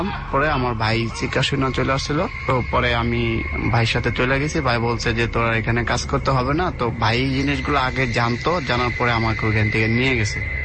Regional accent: Chandpur, Chittagong Division, Bangladesh; now in Dhaka, Bangladesh; আমার দেশের বাড়ি চাঁদপুর।

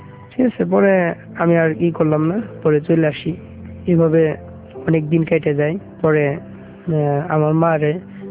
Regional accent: Manikganj, Dhaka Division, Bangladesh; পরে আমি বললাম যে আমার বাড়ি মানিগঞ্জ, আমার কাছে দেখেন ইয়ার কমিশনার নাম্বার আছে।

